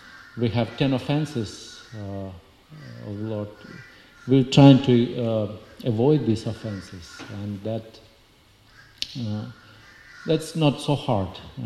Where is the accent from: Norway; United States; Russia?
Russia; accent: Russian; English is a second language; Thank you for your patience and hearing about my thick Russian accent.